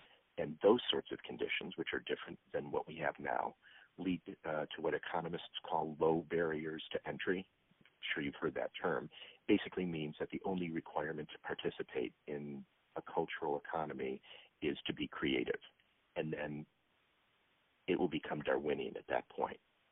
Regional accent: Detroit, Michigan, United States; And listen, I'm from Detroit, so this is not me talking badly about my city.

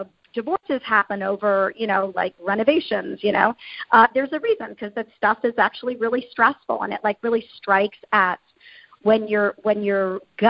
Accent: Stockholm, Stockholm County, Sweden; So I was born in Stockholm, and we lived in Stockholm, but my family has a summer house

